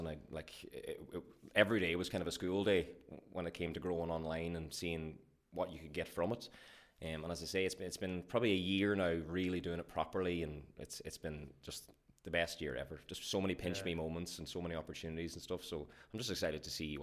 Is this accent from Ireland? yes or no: yes; Ulster, Ireland; I'm from Donegal